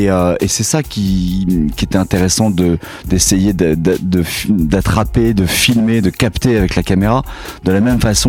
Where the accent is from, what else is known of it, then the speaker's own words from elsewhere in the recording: Nouvelle-Aquitaine, France; je suis issu du Limousin. J'ai passé mon enfance à la campagne.